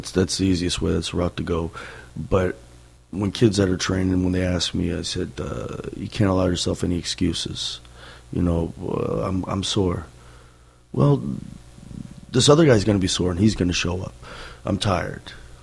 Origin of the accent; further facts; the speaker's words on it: Washington, United States; So I grew up in Washington State, and all we had was WWF on TV.